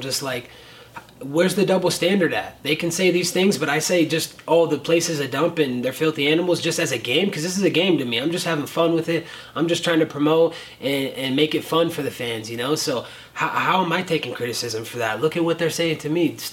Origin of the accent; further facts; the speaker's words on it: Oregon, United States; You know, I'm from Oregon, so they should go back to Oregon.